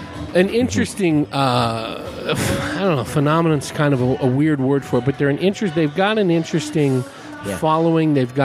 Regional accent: California, United States; I grew up in California. They were kind of that California rock.

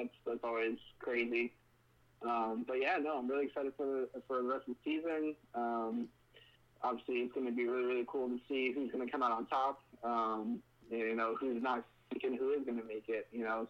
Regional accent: Indiana, United States; now in Florida, United States; Actually, I'm originally from Indiana. I was in Indiana.

